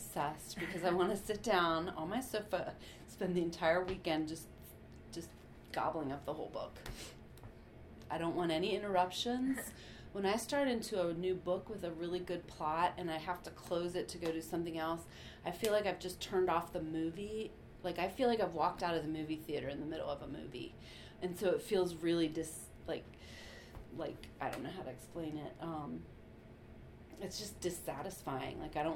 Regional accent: Virginia, United States; I grew up in Fauquier County, Virginia, in the southern part of the county, so it was about 20 minutes from like a town.

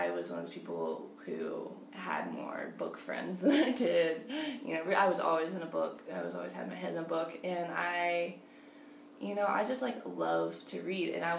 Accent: Mount Sydney, Virginia, United States; I actually grew up about 15 minutes away from JMU. Where would that be? It's Mount Sydney, Virginia. It's this tiny town.

